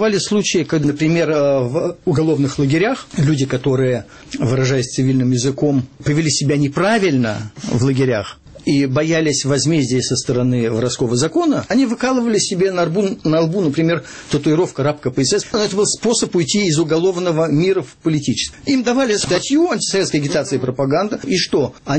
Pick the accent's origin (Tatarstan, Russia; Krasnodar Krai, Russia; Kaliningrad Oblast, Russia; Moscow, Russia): Moscow, Russia; И перед этим отступало то, что я москвич, а москвичи очень не любят везде